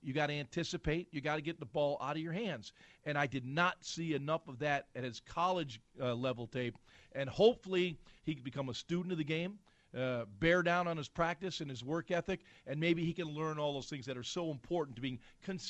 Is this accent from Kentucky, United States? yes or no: no; Buffalo, New York, United States; And of course, I was born and raised in Buffalo.